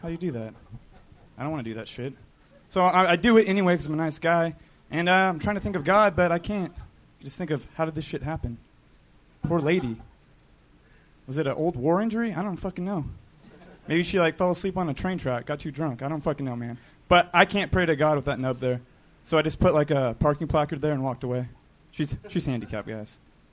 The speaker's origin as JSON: {"language": "English", "town": "Bakersfield", "region": "California", "country": "United States", "said": "Bakersfield."}